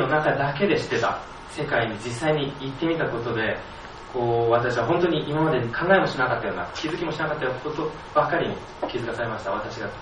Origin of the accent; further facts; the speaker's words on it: Singapore; Japanese is a second language; 今20歳になって、シンガポールから来ました大学生です。